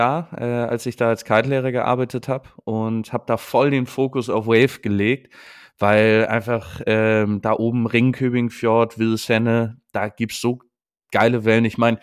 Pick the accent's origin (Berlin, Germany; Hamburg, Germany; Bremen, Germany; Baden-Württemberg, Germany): Hamburg, Germany; ich komme aus Hamburg